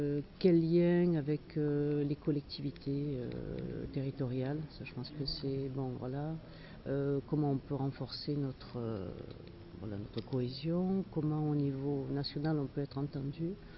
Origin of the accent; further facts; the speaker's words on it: Marseille, Provence-Alpes-Côte d'Azur, France; Je viens de Marseille.